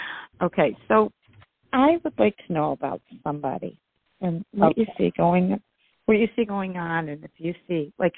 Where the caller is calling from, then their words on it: New York, United States; I'm in New York